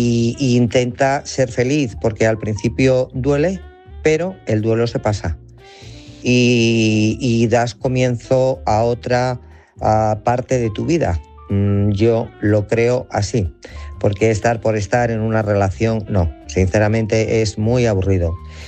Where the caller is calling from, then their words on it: Guadalajara, Castilla-La Mancha, Spain; de Guadalajara.